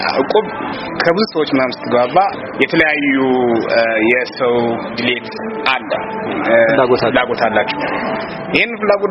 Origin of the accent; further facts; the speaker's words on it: Mekelle, Tigray, Ethiopia; ተወልጄ ያደኩት መቀሌ ውስጥ ነው። አዳቂ ደብረዳሞ ሰፈር የሚባል ነው ተወልጄ ያደኩት ማለት ነው።